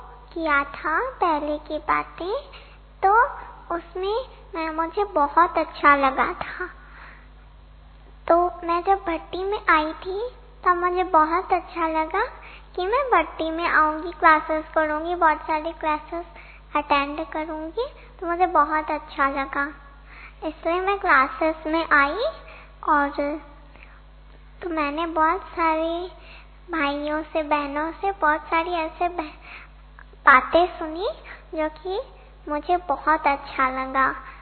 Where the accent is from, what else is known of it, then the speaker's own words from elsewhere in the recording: Greater Noida, Uttar Pradesh, India; और मैं ग्रेटर नोएडा से आई हूँ।